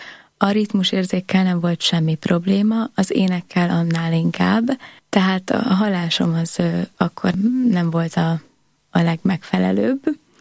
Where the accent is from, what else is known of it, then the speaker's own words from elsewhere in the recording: Corund, Harghita, Romania; Korondról származom, Székelyudvarhelyen születtem, édesanyám családja él Korondon, ott élnek tehát a rokonok, az unokatestvérek